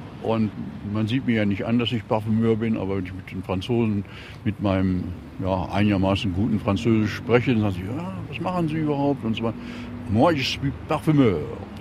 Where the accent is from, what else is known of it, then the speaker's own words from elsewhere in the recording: Holzminden, Lower Saxony, Germany; ich habe in Paris gearbeitet, aber ich komme aus Holzminden von Almanje. Ja. Ah, in Deutschland? Ja.